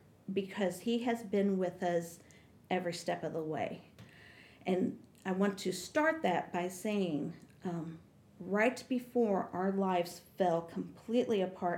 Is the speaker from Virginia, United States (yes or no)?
no; Iowa, United States; I am. I'm from Iowa. So I've got that Midwestern vibe going on. We moved here in, 2007, 2008, been a member at this church all that time.